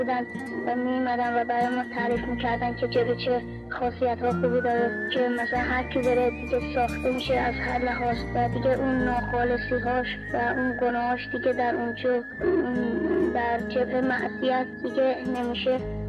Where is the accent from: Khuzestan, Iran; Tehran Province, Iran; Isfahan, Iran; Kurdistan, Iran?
Isfahan, Iran; از اصفهان هستم که 14 سالمه